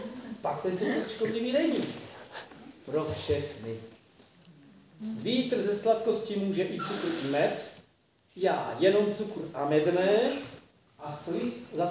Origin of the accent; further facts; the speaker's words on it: Slovakia; No, já jsem vyrůstal na Slovensku